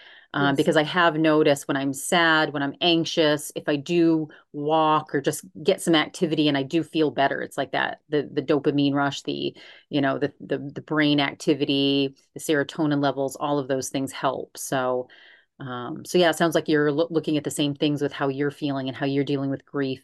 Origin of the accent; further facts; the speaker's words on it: Maine, United States; I'm from Maine originally and I love nature